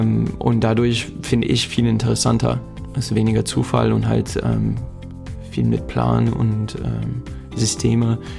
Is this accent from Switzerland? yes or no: no; New Jersey, United States; also born or lived in Alabama; In Alabama geboren und in New Jersey aufgewachsen.